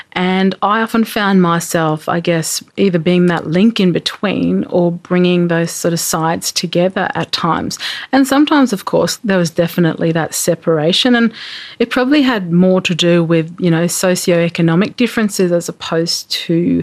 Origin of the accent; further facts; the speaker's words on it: Alice Springs, Northern Territory, Australia; And it was like the norm, I guess, growing up in Alice Springs in that respect.